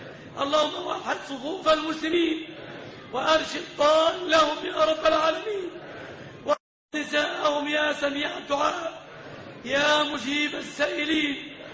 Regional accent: Egypt; أن تسلم بلادنا مصر

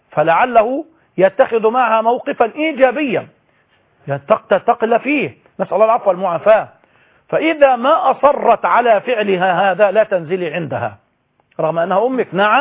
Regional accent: Egypt; عقد عليها كاتب كتابه بالمعنى العام عندنا في مصر

